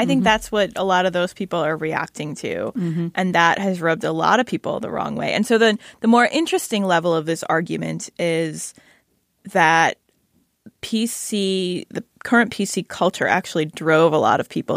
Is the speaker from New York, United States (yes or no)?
yes; Queens, New York, United States; Like, I am from Queens and my parents are immigrants.